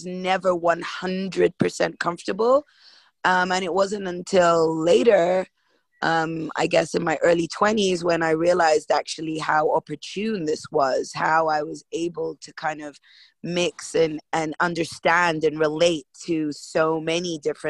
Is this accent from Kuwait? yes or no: yes; Kuwait; also born or lived in London, United Kingdom; So I was born in London, but we actually spent some of my formative years in Kuwait. Back and forth, we were between Kuwait, London, and then we settled in Kuwait